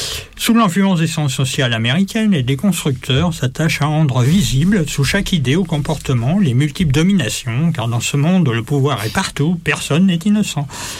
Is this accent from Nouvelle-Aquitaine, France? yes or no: yes; Nouvelle-Aquitaine, France; voire creusois, je suis originaire de la Creuse